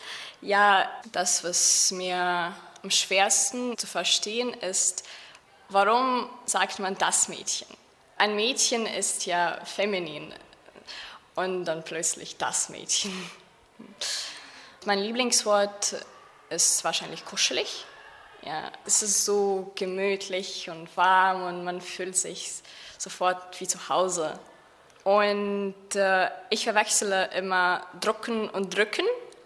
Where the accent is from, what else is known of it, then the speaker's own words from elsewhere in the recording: Riga, Latvia; German is a second language; Ich komme aus Riga, Lettland.